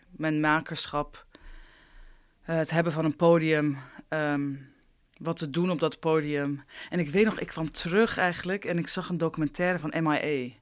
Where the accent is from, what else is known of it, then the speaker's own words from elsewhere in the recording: Iran; Ik ben een Iraanse, dus ik maak alleen maar werk over Iran of over mijn roots.